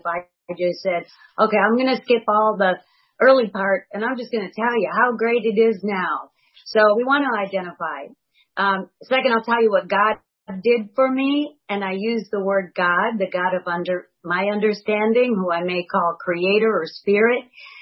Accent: Madison, Wisconsin, United States; I grew up in Madison, Wisconsin as a Cheddarhead, and I was raised in what I perceived to be the most dysfunctional family on the planet.

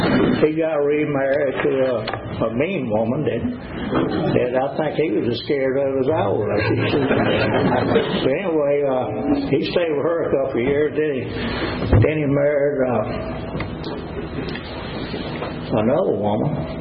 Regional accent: Dublin, Georgia, United States; born there; I was born in Dublin, Georgia, August 24th, 1949. My mom and dad got divorced when I was five. Mama moved to Milledgeville, Georgia, and Daddy moved to Lakeland, Florida.

